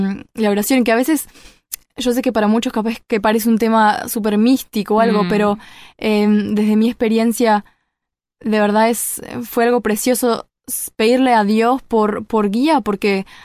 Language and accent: Spanish; Uruguay; yo nací en Uruguay, están mis padres extranjeros, pero en realidad yo re uruguaya, sí. Con 3 hermanos más. Estudié acá, hice escuela, liceo, empecé la facultad